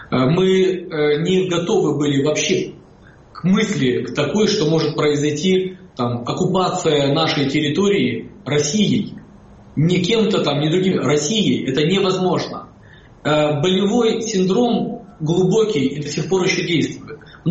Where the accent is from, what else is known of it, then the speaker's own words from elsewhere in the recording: Crimea, Ukraine; Я сам крымчанин.